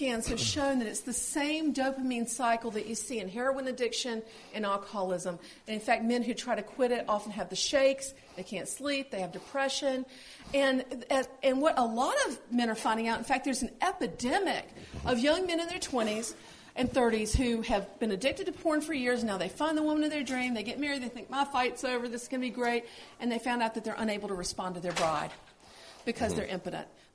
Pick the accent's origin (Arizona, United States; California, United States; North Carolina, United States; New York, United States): North Carolina, United States; Now, we're from North Carolina, and if you've been following our bathroom debate in North Carolina